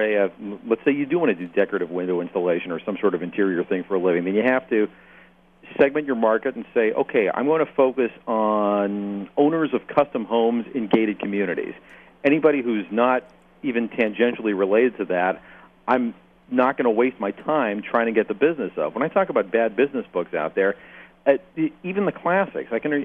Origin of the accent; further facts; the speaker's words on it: Canada; Well, part of it is for me growing up in Canada, I swore I was going to go the rest of my life without seeing a snowflake.